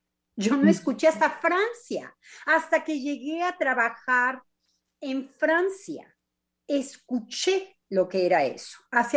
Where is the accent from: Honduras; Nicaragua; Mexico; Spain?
Mexico; Los primeros machos que yo conocí fueron los ingleses y soy mexicana. Sí. Entonces, siendo mexicana, parto con otro pie